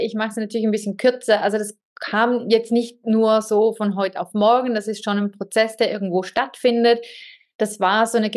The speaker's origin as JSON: {"language": "German", "country": "Switzerland", "said": "Ich bin Schweizerin und ich habe mit 43 entschieden, dass ich ein komplett anderes Leben möchte."}